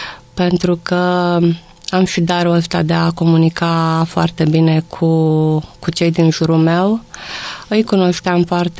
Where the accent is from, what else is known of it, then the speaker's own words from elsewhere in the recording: Bogata, Suceava County, Romania; Am copilărit în satul meu natal, Bogata. Școala gimnazială am făcut-o la Baia. Și apoi am venit la Fălticeni